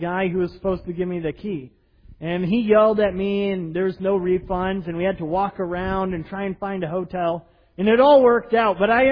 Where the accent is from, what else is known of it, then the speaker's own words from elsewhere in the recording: United States; You know, I'm an American. Why would I abandon my country, the things I value to go to somewhere foreign, to a people I don't know?